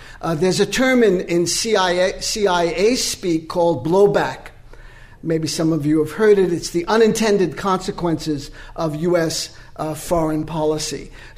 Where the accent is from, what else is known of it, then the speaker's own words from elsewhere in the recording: Boulder, Colorado, United States; In my hometown newspaper, the Daily Camera, some of us call it the Daily Planet